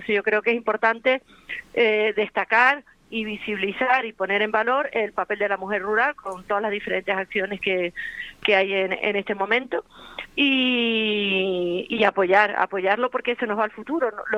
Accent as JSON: {"language": "Spanish", "country": "Venezuela", "tie": "born there", "said": "Yo nací en Venezuela y me encanta una arepa"}